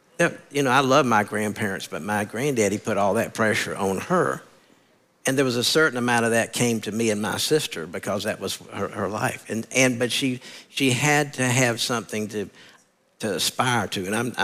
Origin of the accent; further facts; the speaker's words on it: South Carolina, United States; I grew up in right outside of Columbia, South Carolina